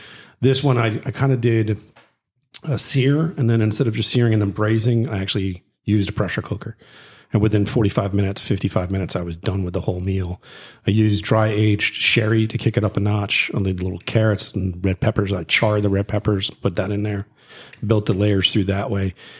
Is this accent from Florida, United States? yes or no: yes; Florida, United States; I'm like, yeah, I'm from Florida. It was like one of those things that was kind of embarrassed being born and grown up here.